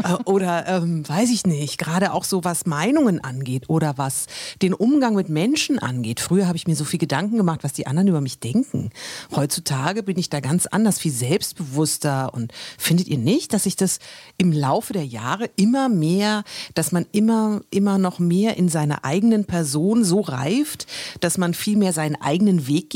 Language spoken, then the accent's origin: German; Germany; Egoismus ist ja so wichtig und es ist ja so ein negativ besetztes Wort bei uns in Deutschland.